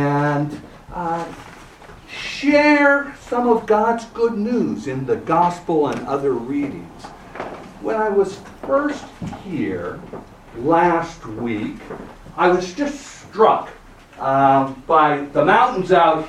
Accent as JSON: {"language": "English", "town": "Ojai", "region": "California", "country": "United States", "said": "I come from Ojai, California, a little town in the mountains above the Pacific Ocean."}